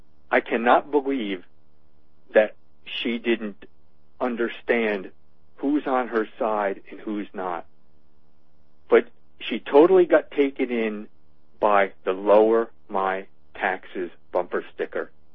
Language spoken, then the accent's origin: English; New Jersey, United States; You might know, I grew up in New Jersey, and I was just living there.